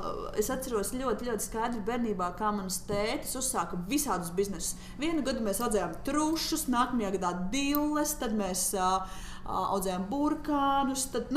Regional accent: Zvejniekciems, Saulkrasti Municipality, Latvia; Es esmu no Zvejniekciem. Es autrus tur lauku teritoriju Zvejniekciem. Bet man lauku, daudz lauku.

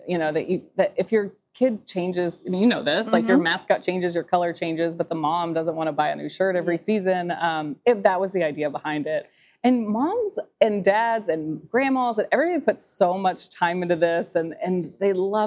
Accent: Texas, United States; So I say y'all a lot anyway because I'm Texan and we all do.

